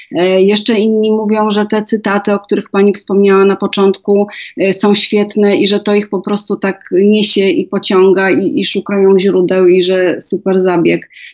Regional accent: Galicia, Poland; Ja pochodzę z Galicji

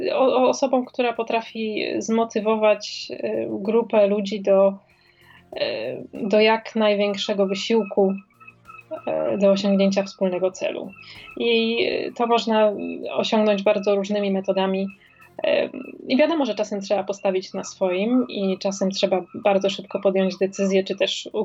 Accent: Warsaw, Masovian Voivodeship, Poland; Ja pochodzę z Warszawy

